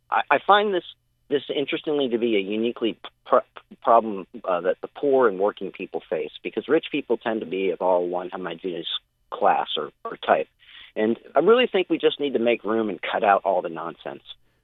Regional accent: Miami Beach, Florida, United States; I've been here 57 years, born and raised in Miami Beach.

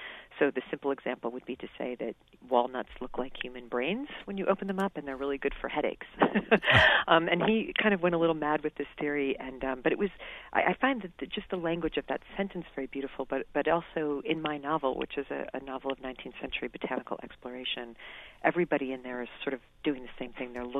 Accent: Connecticut, United States; I grew up in Connecticut, but it was a big deal for us in Connecticut to have a pine farm.

